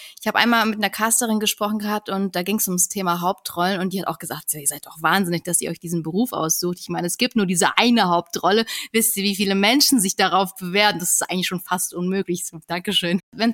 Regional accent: Kazakhstan; now in Germany; Also wir sind aus Kasachstan irgendwann mal ausgewandert, hatten dementsprechend kein Geld, sind vor Armut nach Deutschland gekommen. Und dann hatte ich eine schöne Kindheit auf jeden Fall.

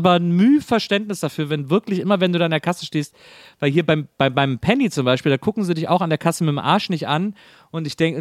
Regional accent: Bonn, North Rhine-Westphalia, Germany; Also erstmal schöne Grüße in meine Heimat, in meine Geburtsstadt, ja, so. Bokelbergstadt Bonn.

